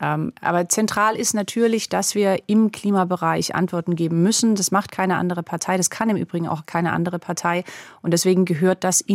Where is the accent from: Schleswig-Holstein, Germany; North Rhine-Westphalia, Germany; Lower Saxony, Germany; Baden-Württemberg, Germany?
Baden-Württemberg, Germany; Schramberg; ich bin in Schramberg aufgewachsen, da gibt es den Nebenort Heiligenbronn.